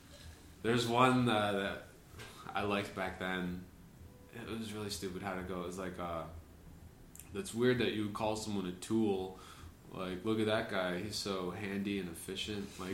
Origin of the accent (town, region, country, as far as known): Michigan, United States; born or raised there; also born or lived in Canada / Chicago